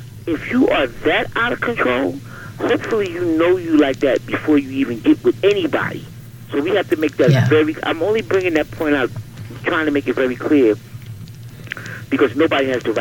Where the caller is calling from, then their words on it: Manhattan, New York, United States; from Manhattan.